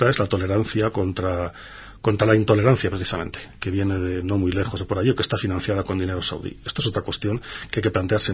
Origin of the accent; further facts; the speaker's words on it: Spain; y lo digo como español